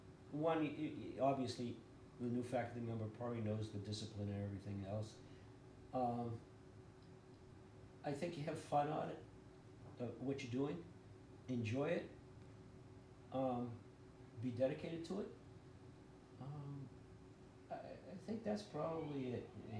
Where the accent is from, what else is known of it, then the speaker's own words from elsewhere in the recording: Everett, Massachusetts, United States; Yeah, I grew up in Everett, went to school at Merrimack, did graduate work at Northeastern.